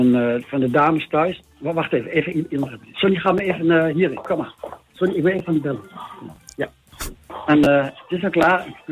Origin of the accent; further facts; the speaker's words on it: Netherlands; Maar ja, als echte Nederlander of Holland, weet je wel.